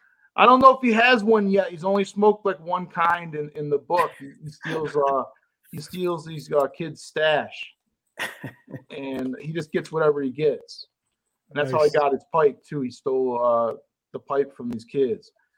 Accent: Utica, New York, United States

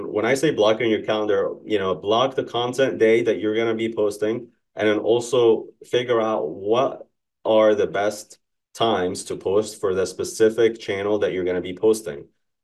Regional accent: New Jersey, United States; so again, you guys know I'm from New Jersey.

